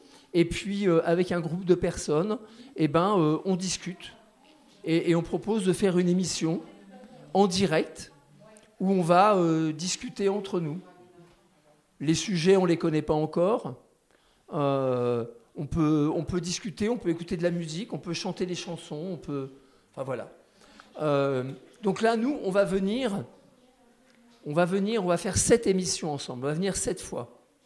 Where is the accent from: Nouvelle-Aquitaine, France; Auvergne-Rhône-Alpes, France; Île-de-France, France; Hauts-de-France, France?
Île-de-France, France; Le Pré-Saint-Gervais; Et nous, on vient du Pré Saint-Gervais.